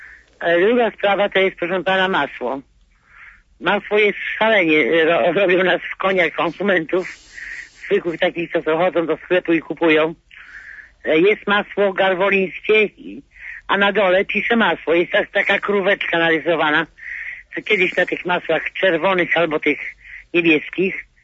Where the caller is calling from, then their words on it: Warsaw, Masovian Voivodeship, Poland; Ja nie jestem rolniczką … z Warszawy.